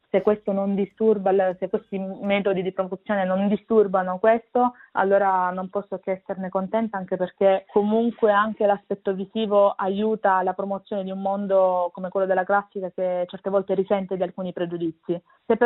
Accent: Lecce, Apulia, Italy; Ricordo da piccolissima un suo concerto a Lecce, nella mia città natale

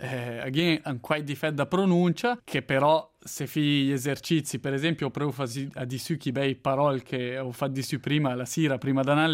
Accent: Ticino, Switzerland; accent: Malcantone dialect; mi parli in dialetto, mi sono cresciuto in Dalmalcanton, e parli in dialetto che è medio malcantone orientato, quindi ha certe differenze, per esempio, nei participi passati di verbi.

